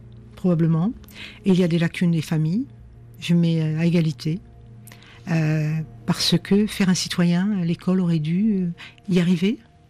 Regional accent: Algeria; now in France; je suis binationale, donc je ne suis pas dans le reniement de mes origines. Donc, je les assume. Je suis algérienne et française en même temps. Mais je vis en France et je suis citoyenne française.

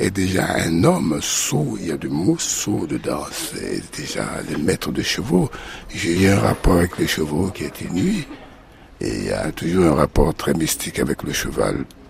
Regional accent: Abengourou, Comoé, Côte d’Ivoire; comme on dit chez nous, de ma ville natale de l'Indénié à Ben Gourou

